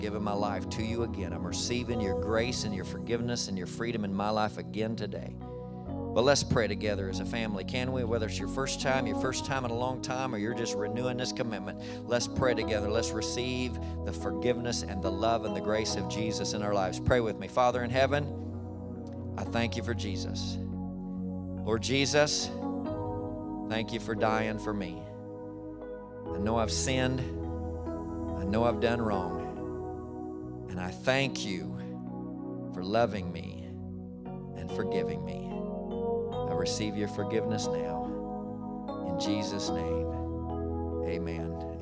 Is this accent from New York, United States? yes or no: no; Indiana, United States; I was raised in Indiana and he was in Florida, and I was never close to him.